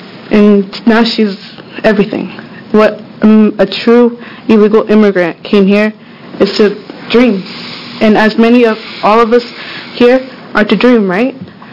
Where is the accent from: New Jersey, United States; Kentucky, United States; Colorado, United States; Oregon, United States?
Oregon, United States; Portland; I come from Southeast Portland.